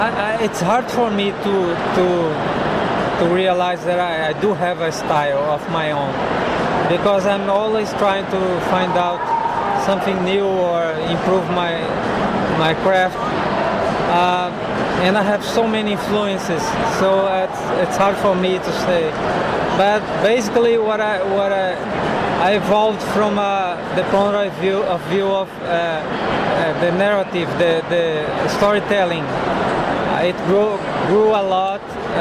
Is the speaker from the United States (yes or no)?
no; Brazil; And I grew up in Brazil